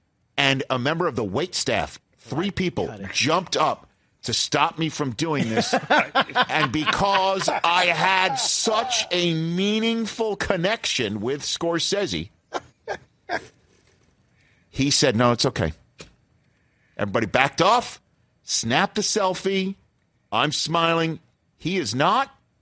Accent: Staten Island, New York, United States; told him I was from Staten Island

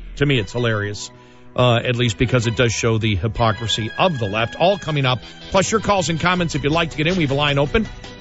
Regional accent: New York, United States; You know, I grew up in New York, but I lived all over the country.

